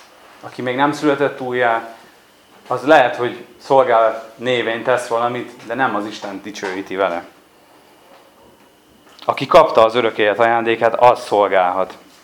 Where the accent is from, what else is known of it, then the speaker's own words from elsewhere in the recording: Szabolcs-Szatmár-Bereg, Hungary; Én ezt úgy tudnám nektek elmondani, mint szabolcsi ember, aki nagyon szereti Szabolcsot